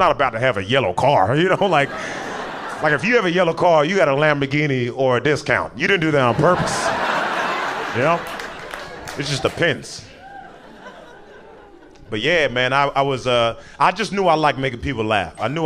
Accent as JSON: {"language": "English", "town": "Portland", "region": "Oregon", "country": "United States", "tie": "born there", "moved": "yes", "said": "I was born in Portland, Oregon. That's where I was born."}